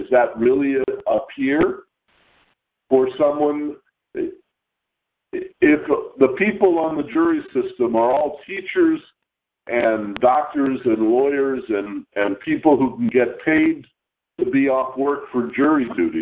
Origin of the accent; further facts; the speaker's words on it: United States; we grew up in America.